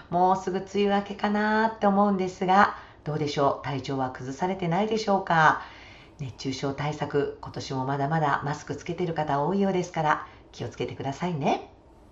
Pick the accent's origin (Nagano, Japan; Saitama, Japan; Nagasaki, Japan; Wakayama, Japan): Wakayama, Japan; なんと私の故郷でもある和歌山県から